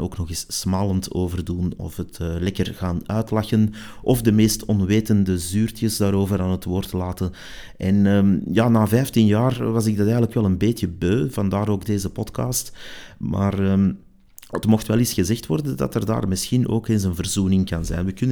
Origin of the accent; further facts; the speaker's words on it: Belgium; Al hebben wij nog extra troeven als Belgen die dan ook weer niet zijn uitgespeeld.